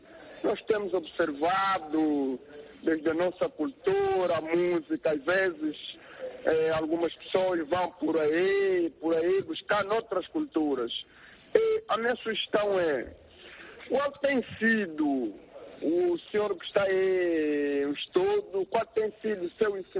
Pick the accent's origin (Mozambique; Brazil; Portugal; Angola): Angola; para nós como angolanos